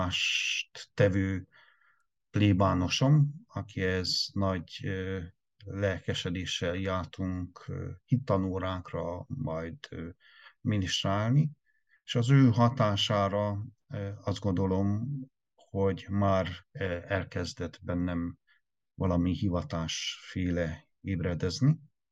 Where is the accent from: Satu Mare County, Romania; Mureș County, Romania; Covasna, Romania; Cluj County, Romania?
Covasna, Romania; Uzon; Uzonban, Sepsiszentgyörgy melletti egy nagy községben nőttem fel.